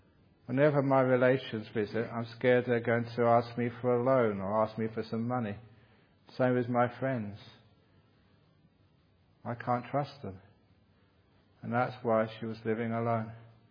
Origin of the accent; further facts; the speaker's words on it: England, United Kingdom; And being English, I have to be polite. It's in my genes.